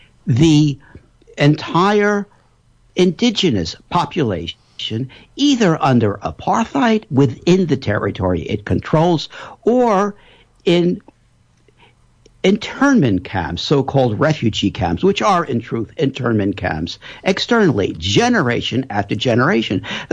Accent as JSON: {"language": "English", "country": "United States", "said": "as you can tell by my accent, where I'm originally from, in the United States"}